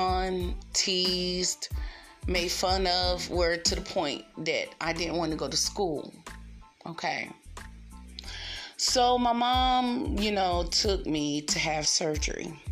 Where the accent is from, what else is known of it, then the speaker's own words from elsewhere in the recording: Raleigh, North Carolina, United States; moved away; I'm from Raleigh, North Carolina, guys, just in case y'all don't know, but I moved out of Raleigh.